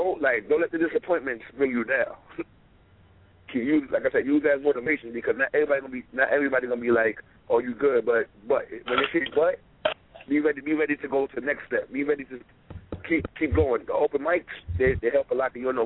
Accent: Brooklyn, New York, United States; of course, I'm from Brooklyn.

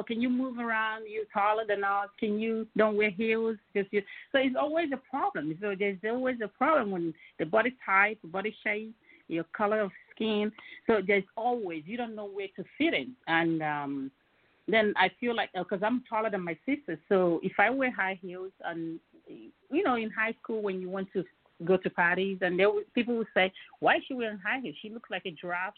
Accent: Nigeria; And then I'm from Nigeria.

